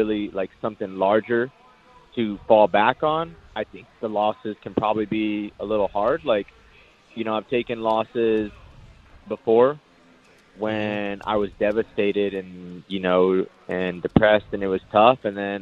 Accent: New Mexico, United States; I'm a kid from New Mexico and I hadn't left hardly anywhere before I went to California to actually start fighting.

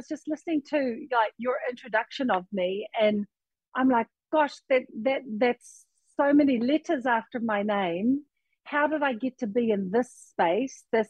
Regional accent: Avondale, Auckland, New Zealand; I was born and raised in Avondale, West Auckland.

